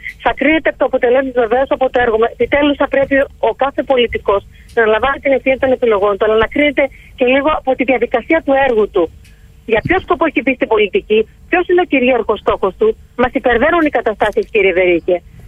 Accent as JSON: {"language": "Greek", "town": "Corfu", "region": "Ionian Islands", "country": "Greece", "tie": "born or raised there", "said": "εγώ είμαι Κερκυραία, έχω μεγαλώσει εκεί, οι σχέσεις μου οι ανθρώπινες και όχι μόνο είναι πολύ βαθιές."}